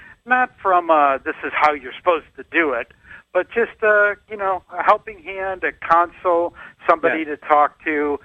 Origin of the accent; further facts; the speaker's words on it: Chicago, Illinois, United States; As I told you in past conversations, I'm from the Chicago area